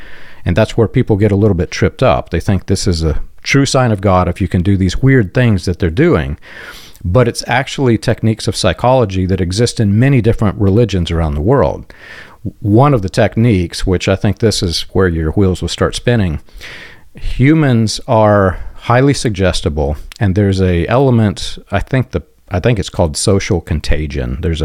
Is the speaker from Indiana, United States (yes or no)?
yes; Jeffersonville, Indiana, United States; when he came into my hometown of Jeffersonville, Indiana